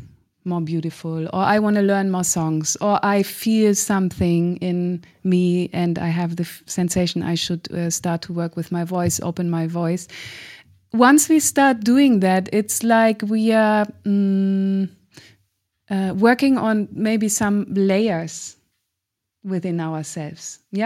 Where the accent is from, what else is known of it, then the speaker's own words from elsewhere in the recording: Germany; Many people ask me, where are you from? You're singing in Hebrew. I say, I'm German.